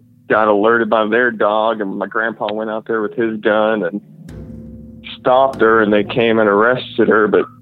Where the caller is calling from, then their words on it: Fort Worth, Texas, United States; calling from Fort Worth, Texas.